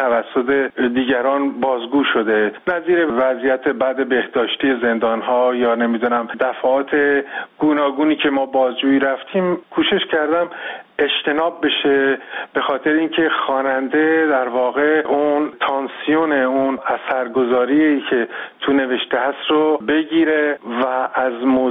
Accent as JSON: {"language": "Persian", "country": "Iran"}